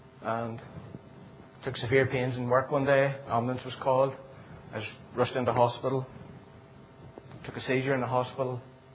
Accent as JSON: {"language": "English", "region": "Northern Ireland", "country": "United Kingdom", "tie": "born or raised there", "said": "where I was brought up in South Armagh"}